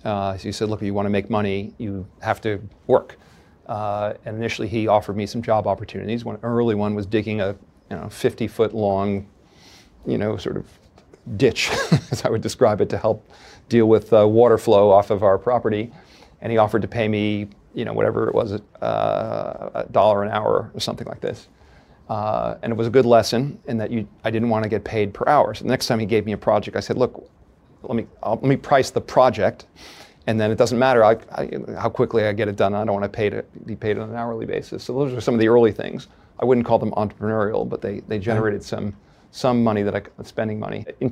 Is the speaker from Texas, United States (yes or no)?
no; Chappaqua, New York, United States; I grew up in Chappaqua, New York.